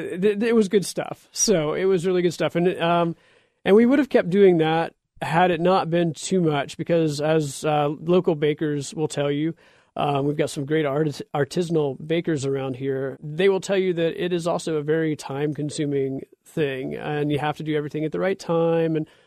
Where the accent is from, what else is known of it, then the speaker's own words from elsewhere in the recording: Midwest, United States; I grew up in the Midwest, and I compare it to some of the grain smell.